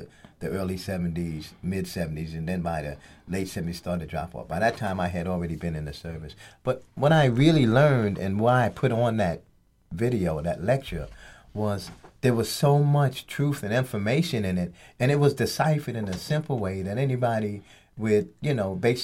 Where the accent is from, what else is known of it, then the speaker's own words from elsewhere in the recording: New York, United States; But you can't help but growing up in New York and seeing a lot of the things that are happening, particularly back in the 70s